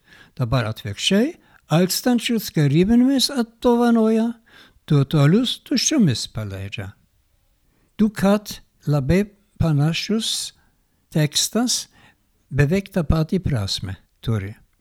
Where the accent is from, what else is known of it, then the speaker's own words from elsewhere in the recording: Germany; Lithuanian is a second language; Ir dabar žiūrėkim, ką mes krikščioniai padarėm žydėms istorijoje. Aš kalbu dabar kaip vokietis.